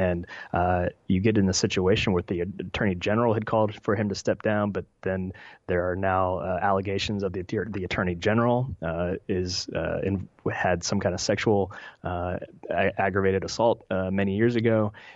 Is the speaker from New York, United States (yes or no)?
no; West Virginia, United States; I grew up in West Virginia. It's a predominantly white state